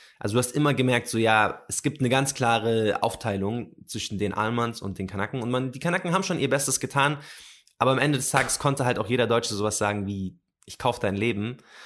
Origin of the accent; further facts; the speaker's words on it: Palestine; Was ist Arabien? Ich komme aus Palästina.